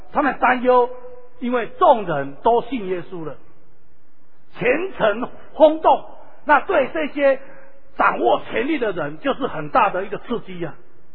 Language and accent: Chinese; Taitung, Taitung County, Taiwan; 我小时候在台东，